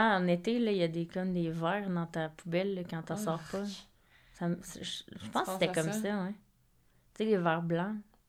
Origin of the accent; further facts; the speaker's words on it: Nova Scotia, Canada; born there; moi aussi, je viens de la Nouvelle-Écosse, puis je sais que mes parents sont allés m'adopter en Nouvelle-Écosse.